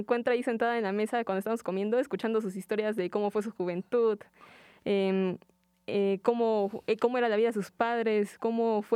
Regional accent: State of Mexico, Mexico; also born or lived in Tabasco / Veracruz; De hecho, te comentaba el otro día, he vivido en prácticamente todo México. Nací en Tabasco, me quedé viviendo unos meses ahí.

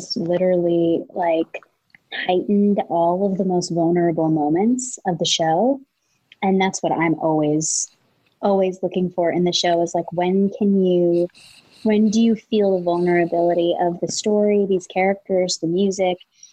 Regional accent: Ridgewood, New Jersey, United States; But then I grew up in Ridgewood, New Jersey.

